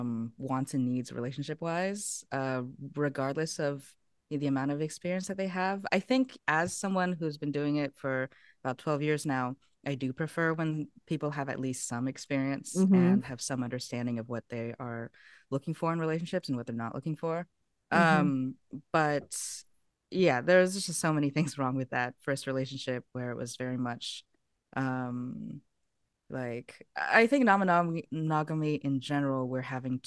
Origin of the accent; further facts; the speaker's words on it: Portland, Oregon, United States; I'm from Portland, Oregon